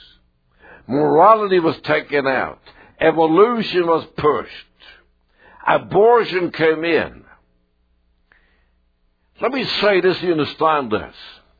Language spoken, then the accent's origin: English; Sweden; I remember I was raised in Sweden, and I remember it was a secular country